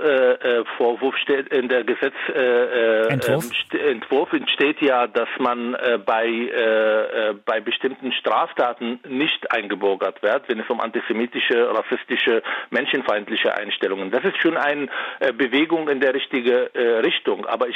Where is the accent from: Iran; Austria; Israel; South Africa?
Israel; now in Germany; mein Heimat ist Deutschland, mein Mittelpunkt ist Deutschland, meine Familie ist hier in Deutschland und Israel ist für mich der andere Land, von dem ich stamme